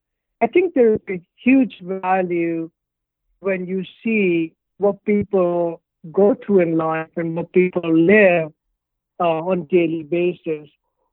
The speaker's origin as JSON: {"language": "English", "region": "Punjab", "country": "India", "tie": "born or raised there", "said": "I was born in India and raised in a small town in Punjab, North India. We belonged to a middle-class family and business family."}